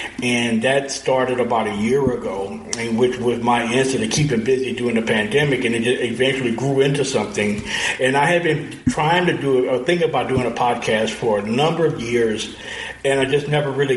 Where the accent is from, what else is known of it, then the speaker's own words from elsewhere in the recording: Louisiana, United States; I used to be a sports writer for a daily newspaper back in my home state of Louisiana.